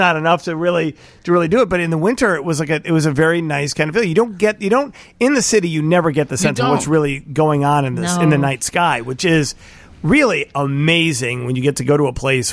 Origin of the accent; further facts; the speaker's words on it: Chicago, Illinois, United States; I grew up in Chicago in the city.